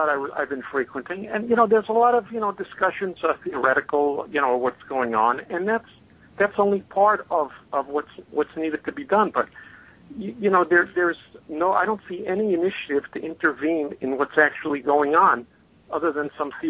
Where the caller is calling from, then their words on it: Florida, United States; I'm, calling from Florida.